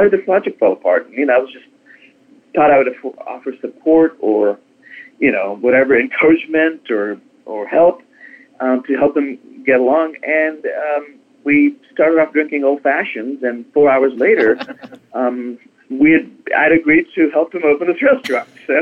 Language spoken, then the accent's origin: English; India; if you were to talk to me on the phone and didn't know I was … from India, you may not even guess I'm Indian.